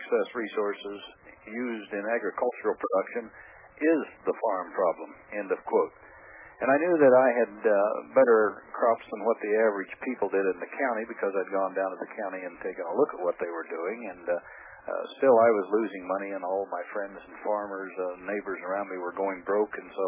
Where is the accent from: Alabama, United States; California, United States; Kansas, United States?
Kansas, United States; Well, Bill, I'm from Kansas. Grew up here as a kid on a farm